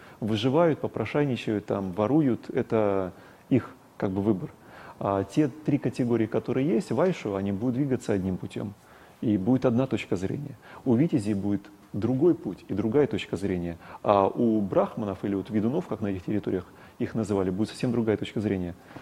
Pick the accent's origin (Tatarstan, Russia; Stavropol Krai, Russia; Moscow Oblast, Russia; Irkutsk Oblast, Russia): Stavropol Krai, Russia; я вырос на Кавказе, там это было распространено, на Северном Кавказе, я имею в виду. И в Кабминводах мы баловались с ребятами следующим образом.